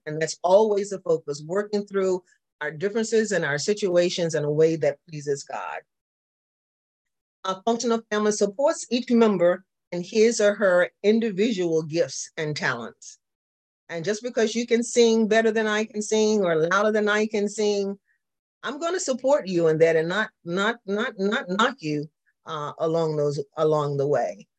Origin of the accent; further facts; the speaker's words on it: the South, United States; accent: Southern; because my Southern accent comes out